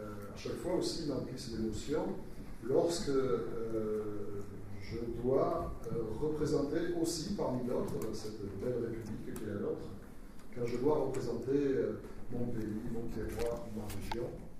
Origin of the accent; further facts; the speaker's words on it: Toulouse, Occitanie, France; also born or lived in Tarn; now in Ariège, France; ma famille est originaire de l'Aveyron. Je suis né dans le Tarn, à la Vaure, et j'ai vécu jusqu'à la fin de mes études dans Côte-de-Garonne, à Toulouse, pour ensuite, bien sûr, aller dans l'Ariège, où je suis très longtemps maintenant.